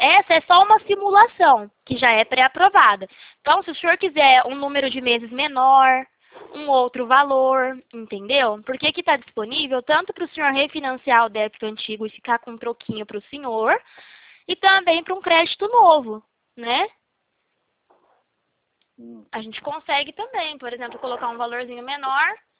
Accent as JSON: {"language": "Portuguese", "town": "Presidente Prudente", "region": "São Paulo", "country": "Brazil", "said": "Eu sou aqui de Presidente Prudente."}